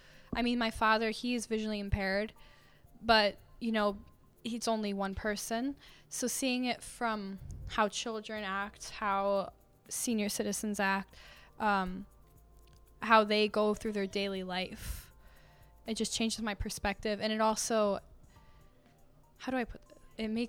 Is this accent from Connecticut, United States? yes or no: yes; Connecticut, United States; I'm from Connecticut.